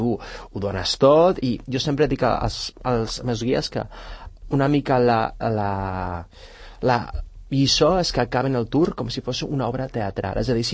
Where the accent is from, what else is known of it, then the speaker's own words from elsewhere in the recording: Buñol, Valencian Community, Spain; now in Sant Cugat, Spain; jo sóc valencià, sóc d'un poble que es diu Bunyol